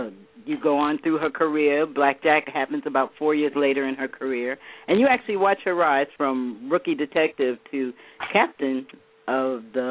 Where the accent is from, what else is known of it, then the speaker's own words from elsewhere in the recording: Queens, New York, United States; I'm from Cambria Heights, Queens, New York.